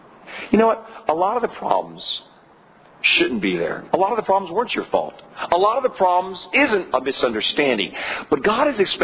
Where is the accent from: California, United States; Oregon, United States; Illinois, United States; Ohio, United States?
California, United States; I mean, I'm a Californian.